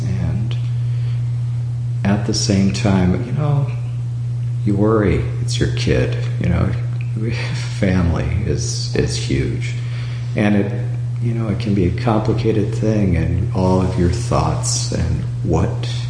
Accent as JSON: {"language": "English", "country": "Italy", "moved": "yes", "said": "I grew up in an Italian household. We came from Italy, the four of us, many years ago."}